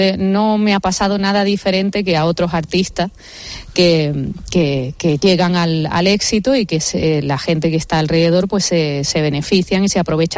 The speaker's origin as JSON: {"language": "Spanish", "town": "Málaga", "region": "Andalusia", "country": "Spain", "also_born_or_lived": "Castilla-La Mancha", "said": "Yo soy malagueña y manchega, o sea, que yo tengo de todo. Y feliz y orgullosa hoy día, a mis 43 años, ya casi 44, puedo decirlo."}